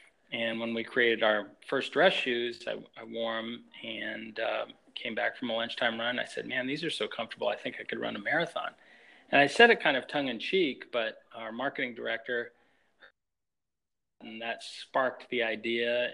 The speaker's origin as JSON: {"language": "English", "region": "Colorado", "country": "United States", "tie": "born or raised there", "said": "Sure. I mean, I grew up in Colorado. It was a great place to grow up."}